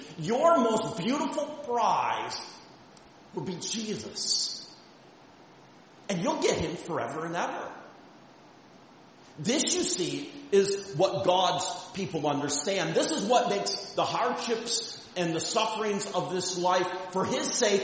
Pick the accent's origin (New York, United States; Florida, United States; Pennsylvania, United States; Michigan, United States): Michigan, United States; Coopersville; I liken it to a field of fresh blackberries out in the back field where I grew up in Coopersville, the property there.